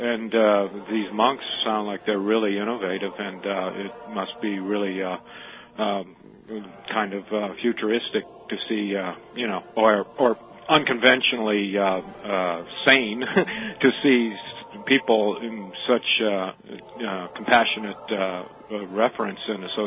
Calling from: East Setauket, New York, United States; East Setauket.

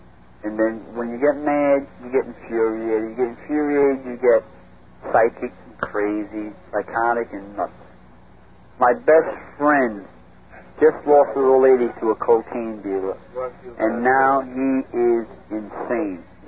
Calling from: Northport, New York, United States; I'm calling from Northport.

